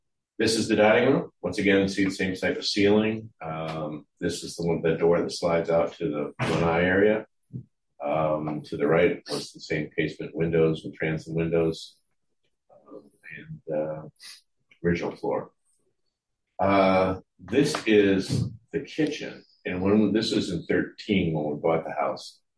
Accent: Rhode Island, United States; And I'm originally from Rhode Island, so it's kind of colonial, it's kind of in my blood, I guess.

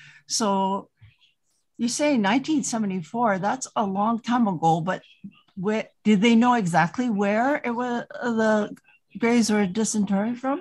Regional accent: Hilo, Hawaii, United States; born there; my family is from Hawaii Island. Okay. So from Kohala, I was born in Hilo.

